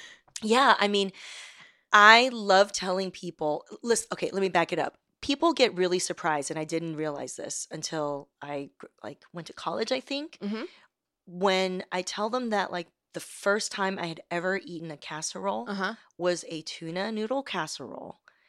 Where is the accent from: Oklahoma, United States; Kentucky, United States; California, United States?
California, United States; I talk Californian. Mm-hmm. I grew up in Southern California with like Latinos, Asians, Black folks, Pacific Islanders.